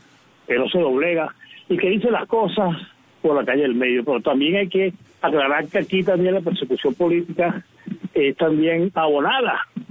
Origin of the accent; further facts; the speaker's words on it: Sabaneta, Barinas, Venezuela; moved away; Ya lamentablemente tuve que salir de Venezuela, desde Sabaneta a Barinas, 9 días para pasar a a la frontera con Cúcuta por las montañas.